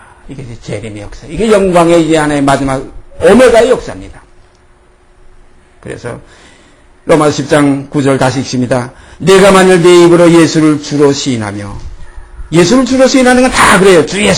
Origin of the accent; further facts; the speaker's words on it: South Korea; 육의 입장에서 얘기하는 건 전혀 아니에요. 육의 입장은 저도 대한민국 사람이죠.